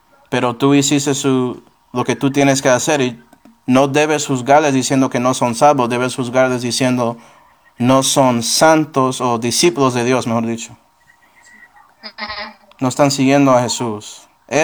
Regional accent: Buffalo, New York, United States; soy de Búfalo, entonces estamos cerca, hay un coste del río Niágara

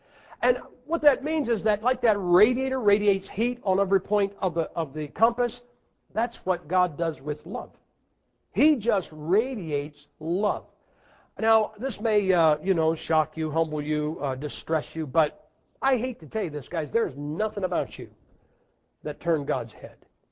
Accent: Ohio, United States; And I'm from Ohio, and we used to, you know, we have winter.

